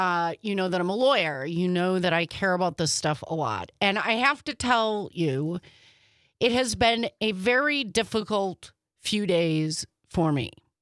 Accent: Wisconsin, United States; as a human being, as an American, I know that we express our values as Wisconsinites, as Americans

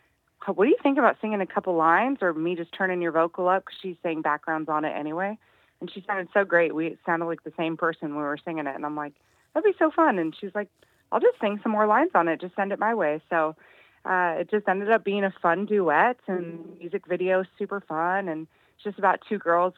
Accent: Oregon, United States; I'm from Oregon originally.

